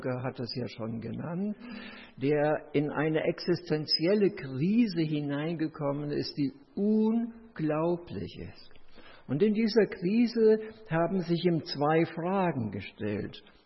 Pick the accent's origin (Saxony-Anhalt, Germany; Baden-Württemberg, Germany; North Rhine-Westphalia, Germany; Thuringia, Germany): North Rhine-Westphalia, Germany; Bergneustadt; der Gemeinde am Hackenberg, wo ich herkomme, in Bergneustadt